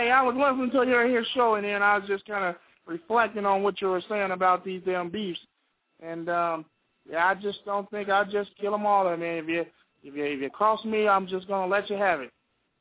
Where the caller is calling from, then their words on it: Waterford, Texas, United States; I'm calling from Waterford, Texas.